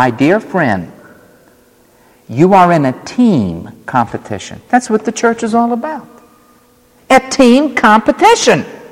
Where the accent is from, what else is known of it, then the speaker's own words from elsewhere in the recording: New York City, New York, United States; Now, growing up in New York City, they don't have all this space, so nobody played football.